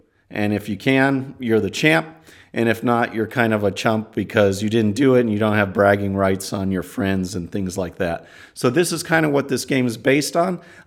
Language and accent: English; Houston, Texas, United States; There's multiple ones here in my hometown of Houston, and they're a lot of fun.